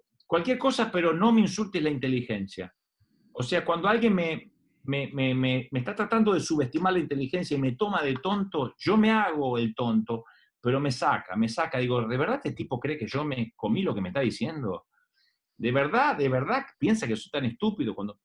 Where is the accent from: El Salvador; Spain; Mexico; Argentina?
Argentina; Los que somos de Argentina